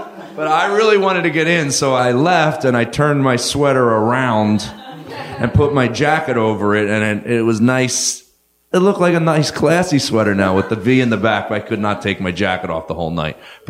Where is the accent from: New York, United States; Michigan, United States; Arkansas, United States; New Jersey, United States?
New Jersey, United States; it really happened to me when I was 19 years old. I grew up in South Jersey, and let me paint the picture a little bit.